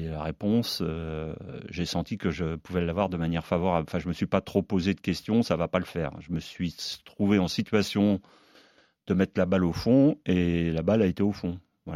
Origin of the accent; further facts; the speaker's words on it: Pays de la Loire, France; il est venu à la maison, chez moi, en Mayenne